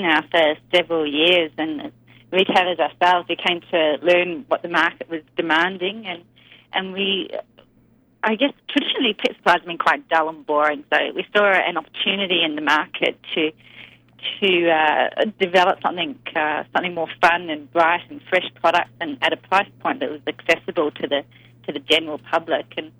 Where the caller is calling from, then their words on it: Sydney, New South Wales, Australia; Yeah, I'm calling from Sydney, Australia.